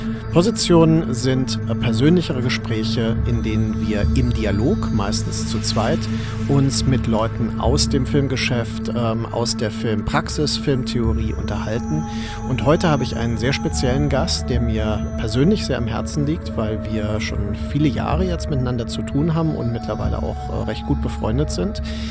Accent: Mainz, Rhineland-Palatinate, Germany; Ich bin ja in Mainz aufgewachsen

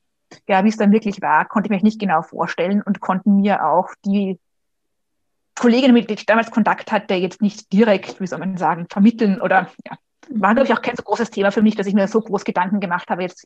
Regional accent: Vienna, Austria; Ich bin aus Österreich, aus Wien. Hört man vielleicht auch.

